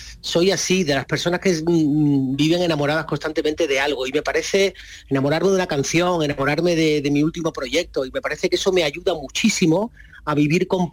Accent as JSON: {"language": "Spanish", "town": "Málaga", "region": "Andalusia", "country": "Spain", "said": "el Teatro Cervantes de mi tierra, de Málaga"}